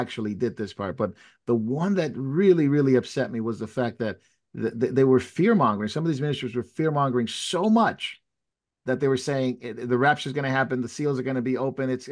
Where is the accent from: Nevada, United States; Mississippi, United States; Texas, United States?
Texas, United States; Now, that is a very much a shame because originally I was from Texas.